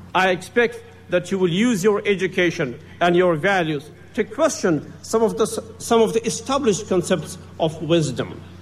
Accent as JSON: {"language": "English", "country": "Afghanistan", "said": "my home country had been invaded by the former Soviet Union. From university, I was ushered into the life of a refugee in a neighboring country, where I joined with my people in the struggle to liberate our country and to build a peaceful and prosperous Afghanistan."}